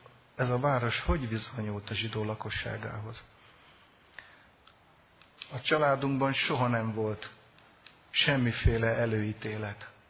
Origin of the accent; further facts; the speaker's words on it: Hungary; én a nem zsidó törzsek közül, mondhatni így a pogányok közül, magyar vagyok. És örülök, hogy az vagyok, szeretem.